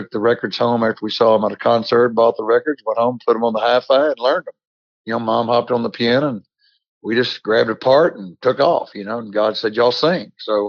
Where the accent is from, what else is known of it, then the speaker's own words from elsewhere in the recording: Texas, United States; we're hard workers from West Texas. Our dad instilled in us the work ethic. So I could have been in the oil field.